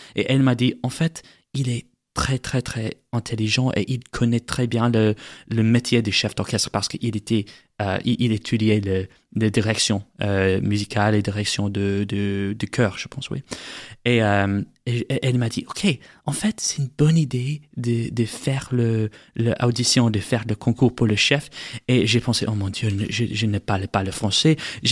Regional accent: Missouri, United States; born there; French is a second language; oui, je suis américain, je suis né à Missouri, à les États-Unis.

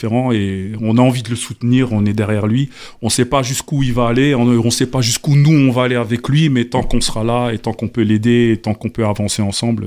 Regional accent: Cape Verde; Donc je suis originaire des îles du Cap-Vert.

